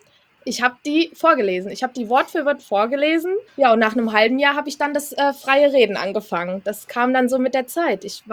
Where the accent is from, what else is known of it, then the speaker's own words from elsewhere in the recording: Hesse, Germany; ich komme aus Hessen